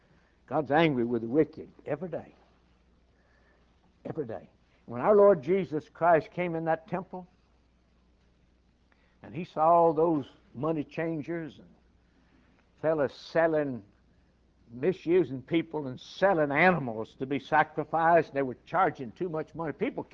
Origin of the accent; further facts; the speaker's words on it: Ireland; And I'm an Irishman, so I know something about anger.